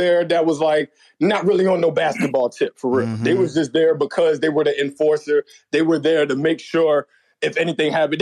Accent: Richmond, Virginia, United States; I'm from Richmond, Virginia.

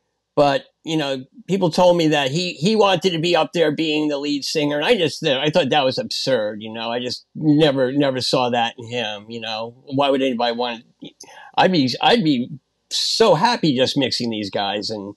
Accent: Port Washington, New York, United States; I grew up on Long Island

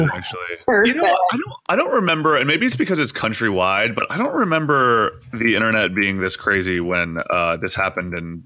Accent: Canada; I love Canada. I mean, you guys know I'm Canadian, right?

